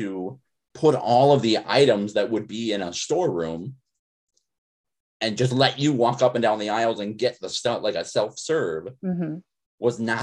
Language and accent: English; Illinois, United States; Now, I didn't happen to work in a Piggly Wiggly because I grew up in Northern Illinois. We didn't have them